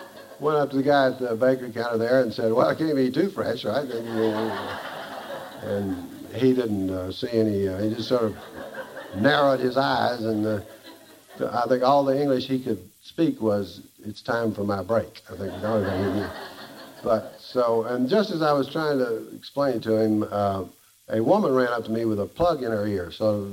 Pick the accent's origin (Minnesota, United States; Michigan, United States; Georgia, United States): Georgia, United States; You can, since I'm from Georgia, you can either take the Jimmy Carter approach